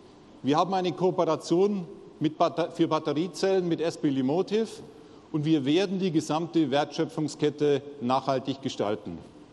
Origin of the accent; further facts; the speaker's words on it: Bavaria, Germany; Als Bayer bin ich in meiner Freizeit gerne in den Bergen.